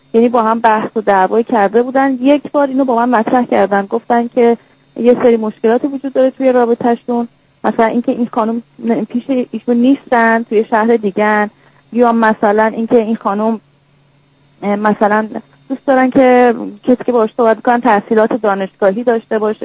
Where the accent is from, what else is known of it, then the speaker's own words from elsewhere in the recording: Iran; moved away as an adult; من 30 سالمه، یک ساله که از ایران اومدم، بعد اینجا درس میخونم، یعنی ادامه تحصیل میدم.